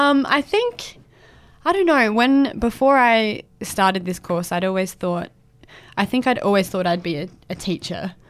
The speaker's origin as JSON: {"language": "English", "town": "Swan Reach", "region": "South Australia", "country": "Australia", "tie": "born or raised there", "lives_now": "Adelaide, Australia", "said": "No, I did move down to study. So I grew up in Swan Reach on a farm on the river, which was amazing."}